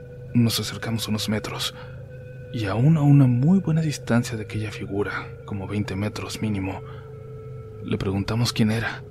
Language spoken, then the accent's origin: Spanish; Long Beach, California, United States; born there; A mí me tocó nacer aquí en Long Beach, California. Mis hermanos mayores nacieron en México y yo no tuve quizás tanto contacto con mis raíces mexicanas.